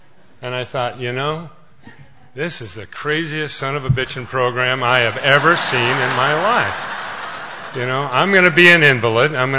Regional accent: Spokane, Washington, United States; I'm from Spokane, Washington. I don't know if my parents were alcoholics.

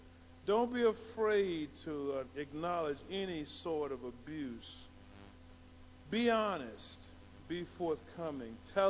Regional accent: Austin, Texas, United States; So I moved back to Austin, April of 1990, to my mother, who was still drinking heavily, overweight, and just pure alcoholic.

